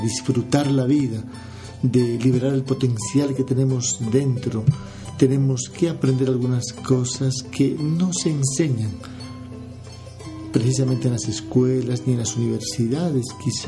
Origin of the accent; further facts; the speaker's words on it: Bolivia; hora de Bolivia, de donde soy